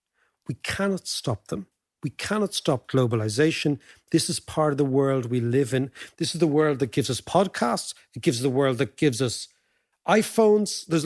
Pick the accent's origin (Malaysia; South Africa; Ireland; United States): Ireland; For us as Irish citizens, it actually gives our politicians less money to waste during elections.